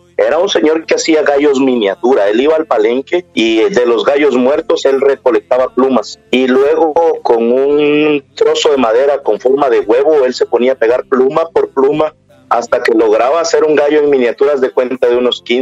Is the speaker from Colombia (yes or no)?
no; Mexico; hay palabra como cualquier mexicano, ¿no?